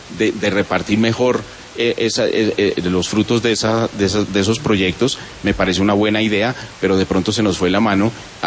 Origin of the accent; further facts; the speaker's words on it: Colombia; como colombiano